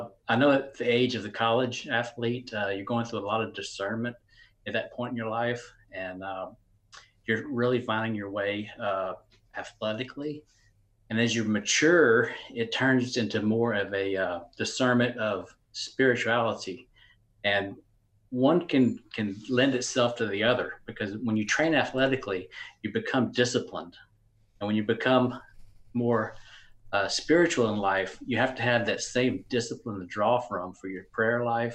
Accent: Vinton, Louisiana, United States; And I went to McNeese State in Lake Charles, which is not far from my hometown of Vinton

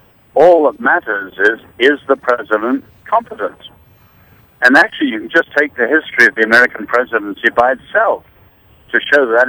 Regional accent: United Kingdom; I'm British.

